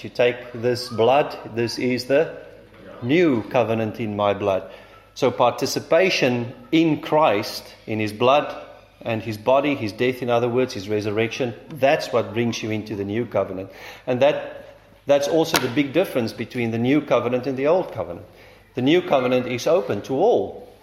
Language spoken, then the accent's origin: English; South Africa; That's why I'm here as a South African.